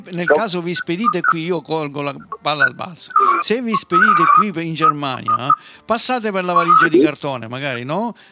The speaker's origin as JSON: {"language": "Italian", "region": "Apulia", "country": "Italy", "said": "Siamo paesani, siamo salentini."}